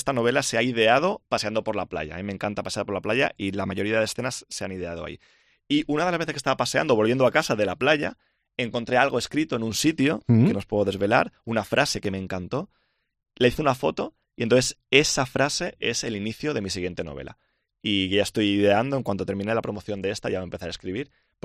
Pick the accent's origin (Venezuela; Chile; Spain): Spain; Alicante, Valencian Community; mi ciudad natal es Alicante y quería que mi primera novela estuviera ambientada en Alicante